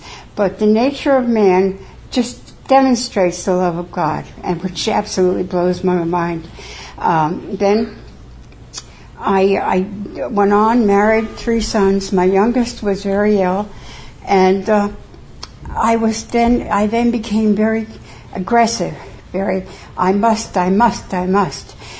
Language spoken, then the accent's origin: English; New York City, New York, United States; born there; I was born in New York City in 1934. So I'm actually 84